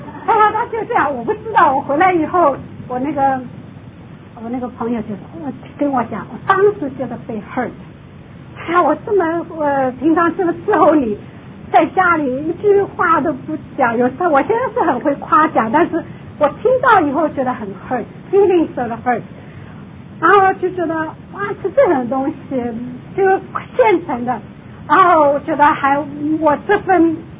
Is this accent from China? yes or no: yes; South China, China; 我是南方人，就是比较讲究吃